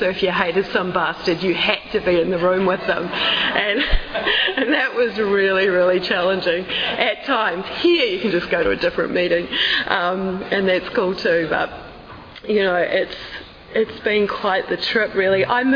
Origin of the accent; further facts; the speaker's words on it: New Zealand; now in San Diego, United States; Although I live in San Diego, I'm from New Zealand. I was born in New Zealand. I got clean in New Zealand.